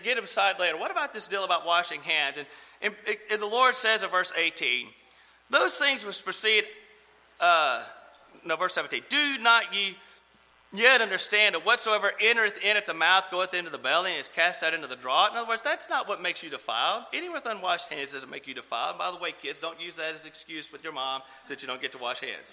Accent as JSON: {"language": "English", "town": "Crosbyton", "region": "Texas", "country": "United States", "tie": "born or raised there", "said": "My hometown of Crosbyton is about, probably from my back porch, about 9 miles away."}